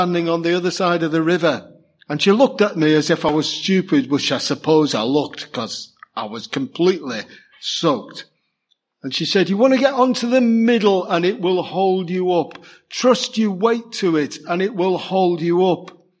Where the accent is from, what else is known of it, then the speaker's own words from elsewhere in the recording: Liverpool, North West England, United Kingdom; I'm a big city boy. I'm from Liverpool.